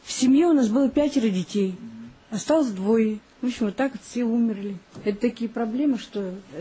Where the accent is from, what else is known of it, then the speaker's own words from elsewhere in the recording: Muslyumovo, Chelyabinsk Oblast, Russia; moved away as an adult; Родилась в Муслюмово, прожила 20 лет там, поехала учиться и работать. Училась и работала, вышла замуж, дети сейчас, дети выучились. Вот живу, мне сейчас уже 56 лет.